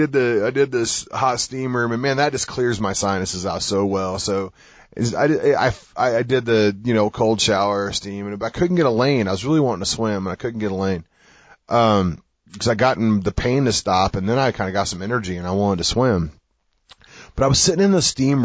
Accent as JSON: {"language": "English", "region": "Missouri", "country": "United States", "said": "I always use a steam room. Maybe it's because I'm from Southern Missouri."}